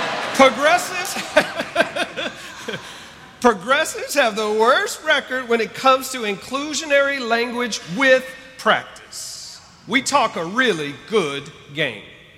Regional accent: Alabama, United States; Well, I grew up in Alabama. Alabama the beautiful

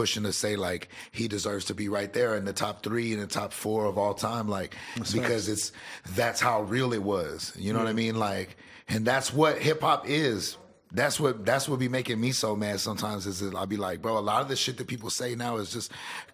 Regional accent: Corpus Christi, Texas, United States; also born or lived in Kingsville, United States / Austin, United States; I'm from Texas. I'm from South Texas. I grew up in Corpus Christi. I was born in Kingsville.

